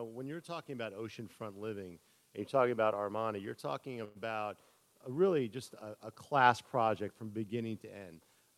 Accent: Miami Beach, Florida, United States; born or raised there

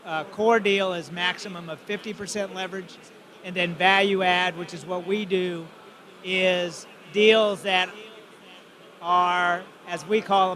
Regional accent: Tennessee, United States; We're from Tennessee. Went to school down here

